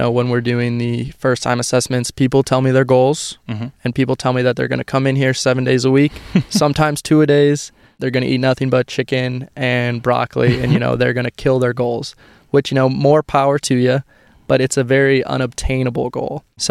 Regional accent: Bourbonnais, Illinois, United States; So I'm born and raised in Bourbonnais, Illinois. I went to Bishop McNamara for high school and then went on to Olivet Nazarene University, where I played baseball.

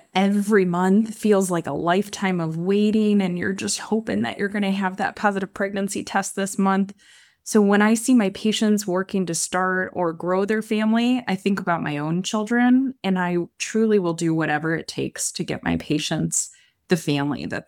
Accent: Michigan, United States; moved away as an adult; also born or lived in Ohio; now in Chicago, United States; Great point in my life to kind of transition out of Michigan, if you can't tell from my terrible accent, and really drew me to Chicago for hopefully the rest of my life.

